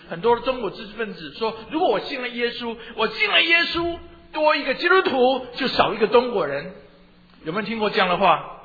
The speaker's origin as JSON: {"language": "Chinese", "country": "Taiwan", "said": "还有我从台湾来的，你看背景都不一样。"}